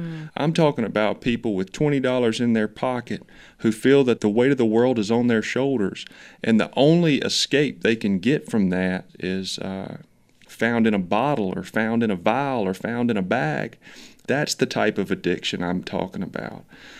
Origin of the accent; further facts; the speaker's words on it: Charlotte, North Carolina, United States; Well, I grew up in Charlotte. That city has grown very rapidly.